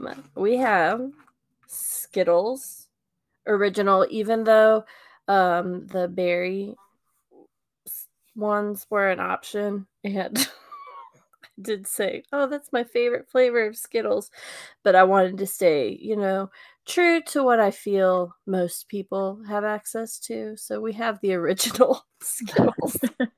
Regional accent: Huntsville, Alabama, United States; growing up in the Rocket City, I've tried many an astronaut food

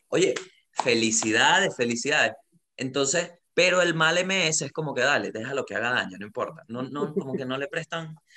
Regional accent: Venezuela; yo soy comediante de Venezuela

